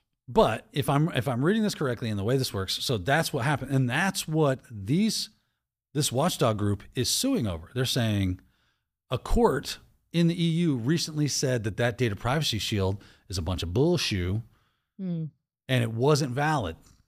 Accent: United States; has recently been called unconstitutional because I'm an American.

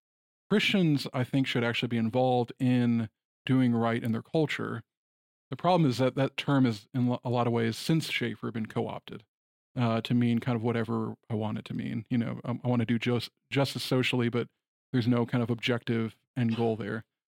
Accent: Michigan, United States; where I grew up in Michigan and maybe here, that wasn't as much of a danger as I've seen maybe in the American South

